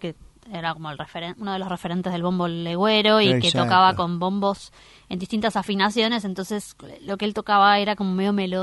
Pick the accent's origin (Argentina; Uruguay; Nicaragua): Argentina; Buenos Aires; Soy porteña.